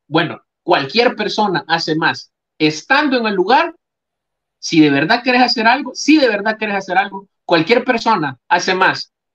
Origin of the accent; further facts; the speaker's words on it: El Salvador; todos estamos pensando como salvadoreños